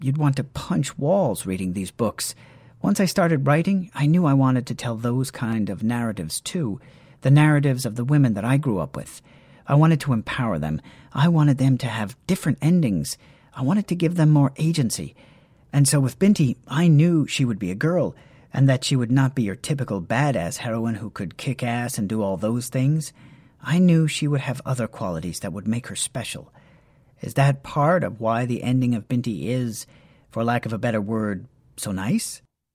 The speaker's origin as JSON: {"language": "English", "country": "Nigeria", "said": "Being Nigerian, being Igbo in particular, that's a big deal. That's something my own people have struggled with."}